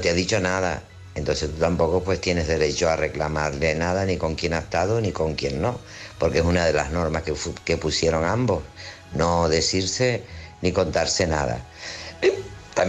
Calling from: Tenerife, Canary Islands, Spain; Hola, buenas noches

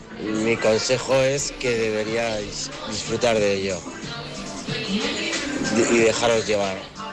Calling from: Burgos, Castile and León, Spain; de Burgos

